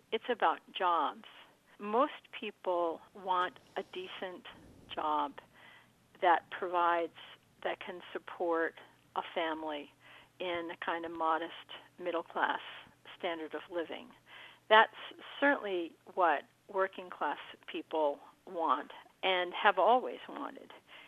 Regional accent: United States; But as an American, that was pretty disturbing

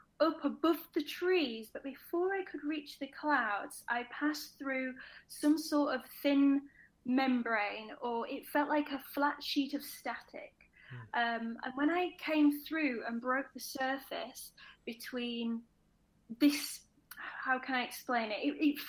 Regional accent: Yorkshire and the Humber, United Kingdom; I'm from Yorkshire. So for people in America, Yorkshire's it's a northern place in England.

